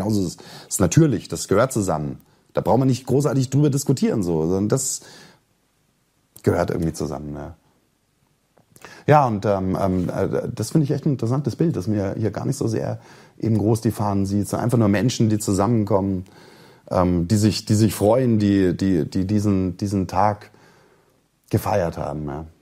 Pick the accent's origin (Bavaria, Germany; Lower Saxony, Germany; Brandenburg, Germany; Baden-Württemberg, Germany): Bavaria, Germany; Ich bin im Westen aufgewachsen, in Bayern aufgewachsen, aber ich lebe jetzt schon lange im Osten und bin mit einer sächsischen Frau verheiratet